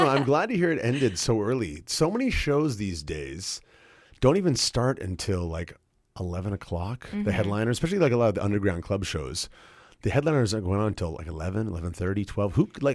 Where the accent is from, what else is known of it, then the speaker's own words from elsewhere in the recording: Toronto, Ontario, Canada; I'm from Toronto originally.